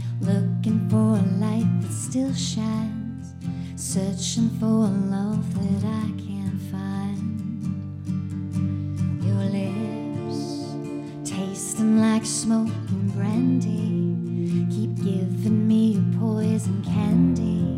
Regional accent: Michigan, United States; I grew up in Michigan, but I'm half Brazilian. My mom's Brazilian and my dad's American, so I have dual citizenship. And so I spent mostly time in Michigan, but summers in Brazil.

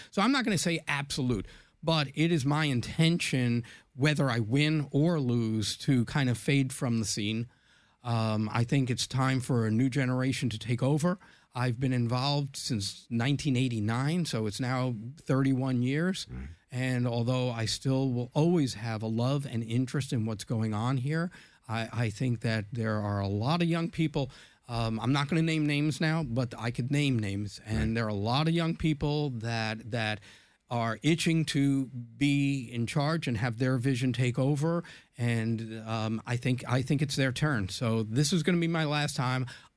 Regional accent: Brooklyn, New York, United States; You know, Ed, you and I come from Brooklyn.

